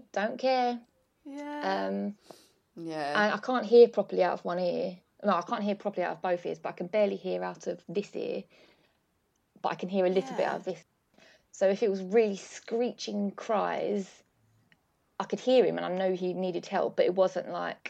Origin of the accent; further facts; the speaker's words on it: England, United Kingdom; I'm pure English, but I learned French and did my degree in French. I lived in France for a year